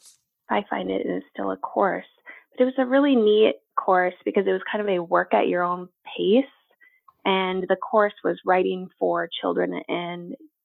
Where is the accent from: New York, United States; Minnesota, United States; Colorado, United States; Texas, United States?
Minnesota, United States; now in Oregon, United States; So I'm originally from Minnesota.